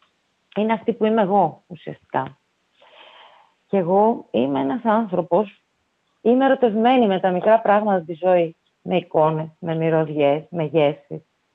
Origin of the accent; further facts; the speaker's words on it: Eastern Macedonia and Thrace, Greece; Στο χωριό μου έχω την αυσιατρικότητα που το βιώνω από παιδί. Βόρεια βλέπω βουνό, νότια βλέπω τη θάλασσα και το νησί.